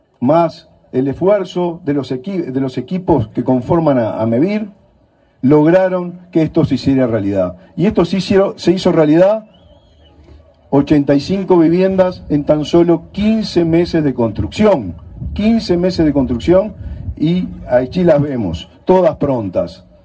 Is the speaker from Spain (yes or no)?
no; Uruguay; eso marca a lo que somos los uruguayos.